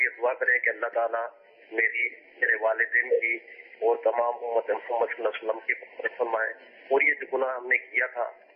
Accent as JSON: {"language": "Urdu", "town": "Karachi", "region": "Sindh", "country": "Pakistan", "said": "میرا تعلق باب المدینہ کراچی سے ہے۔"}